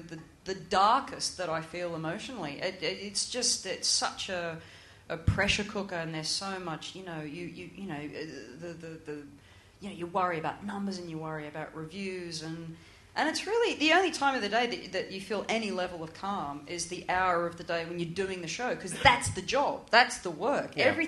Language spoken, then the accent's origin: English; Australia; I am from Australia.